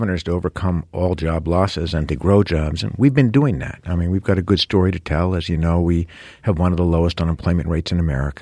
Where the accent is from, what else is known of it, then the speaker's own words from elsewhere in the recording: Vermont, United States; I was born and raised in Windham County. I've lived there all of my life, and I raised my kids there.